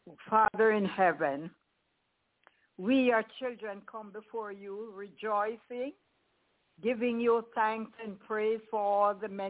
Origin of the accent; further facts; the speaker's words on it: Kingston, Jamaica; So this evening, we are here from all different parts of the world. I am here from Kingston, Jamaica.